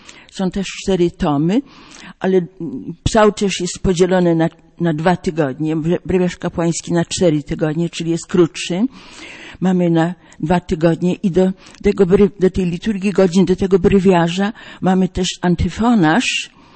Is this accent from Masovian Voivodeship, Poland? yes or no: no; Żukowo, Pomeranian Voivodeship, Poland; born there; urodziłam się w parafii, gdzie były siostry Norbertanki w Żukowie, koło Żukowa, koło Gdańska.